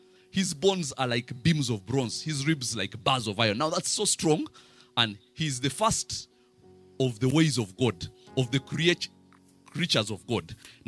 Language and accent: English; Hoima, Western Region, Uganda; Now I remember when I was growing up in Hoima, we knew only two Muslim families. Two. Everybody else was either Catholic or Protestant.